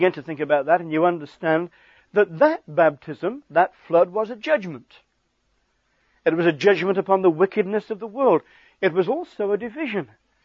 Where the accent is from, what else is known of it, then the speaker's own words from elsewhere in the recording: Stoke-on-Trent, West Midlands, United Kingdom; I was raised in Stoke-on-Trent, Smoke-on-Stench, they used to call it, where all the mugs come from.